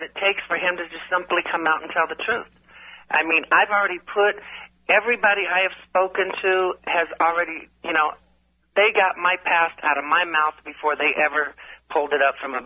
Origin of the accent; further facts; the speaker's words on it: the South, United States; I grew up in the South. I know maybe one Caucasian person for every 10 people of color, meaning black, Mexican.